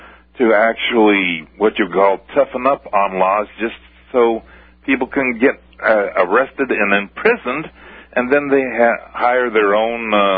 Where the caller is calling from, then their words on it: Omaha, Nebraska, United States; Omaha, Nebraska.